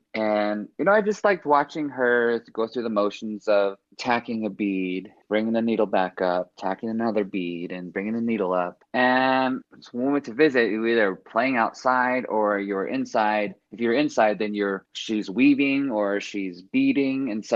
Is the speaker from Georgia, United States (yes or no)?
no; Flagstaff, Arizona, United States; I grew up in Flagstaff. I went to school in Flagstaff from like first grade to eighth grade.